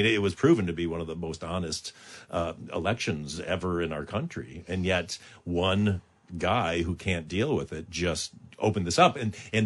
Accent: Michigan, United States; And I'm from Michigan, so I'm going to be drunk.

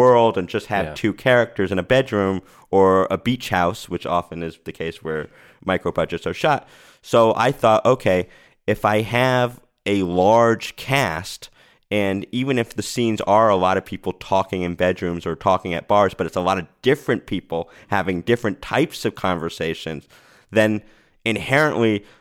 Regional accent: Rhode Island, United States; now in Los Angeles, United States; I moved out here and I'm from Rhode Island. I didn't know a single soul in LA.

